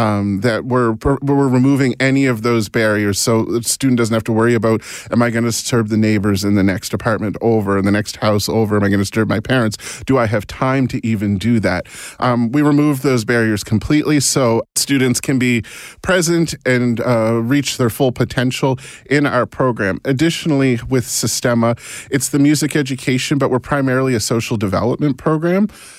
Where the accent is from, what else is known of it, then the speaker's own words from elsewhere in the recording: Halifax, Nova Scotia, Canada; now in Toronto, Canada; I'm originally from Halifax, so if I can get near water, then I love it.